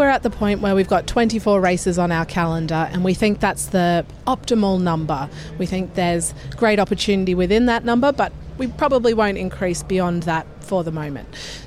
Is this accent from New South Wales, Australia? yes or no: no; Brisbane, Queensland, Australia; I'm from Brisbane.